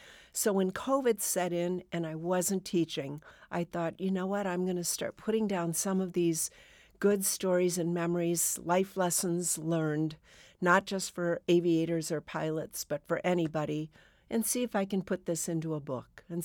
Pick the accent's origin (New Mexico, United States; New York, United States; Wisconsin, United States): Wisconsin, United States; Madison; When I grew up in the Madison area, but you could see it from the air, the lakes and the cornfields and the rolling meadows, that was lovely.